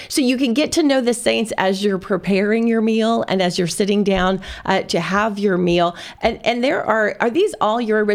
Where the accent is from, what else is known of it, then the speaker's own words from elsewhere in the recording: Lafayette, Louisiana, United States; being a Lafayette girl, growing up in Lafayette